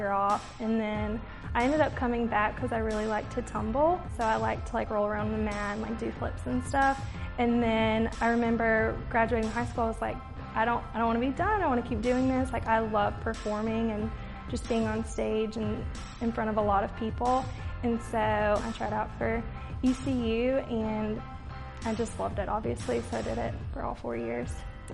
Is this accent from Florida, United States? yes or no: no; North Carolina, United States; It's been so awesome because I am from North Carolina, and coming here was a huge leap for me.